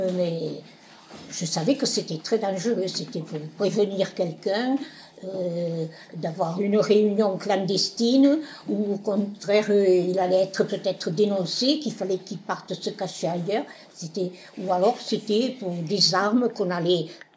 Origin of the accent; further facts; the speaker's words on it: Muret, Occitanie, France; born there; Moi, à Muret. Et je suis née à Muret.